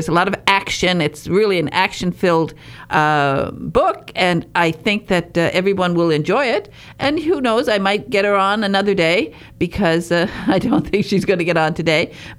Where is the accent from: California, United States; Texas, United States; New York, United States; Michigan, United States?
Michigan, United States; Detroit; it was my first baseball game in a big arena because I was raised in Detroit.